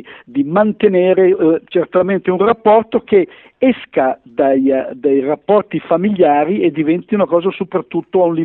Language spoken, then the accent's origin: Italian; Lombardy, Italy; now in Milan, Italy; io sono lombardo, lombardo-veneto, a dire la verità, vivo a Milano